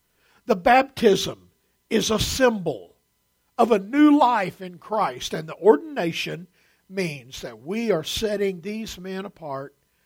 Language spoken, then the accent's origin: English; Josephine, Texas, United States; When we grew up out in Josephine, Texas, we had three pair of shoes.